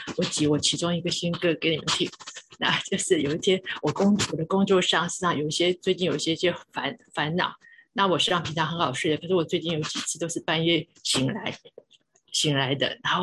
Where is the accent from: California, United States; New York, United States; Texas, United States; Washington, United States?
Washington, United States; Seattle; 我是西雅图的，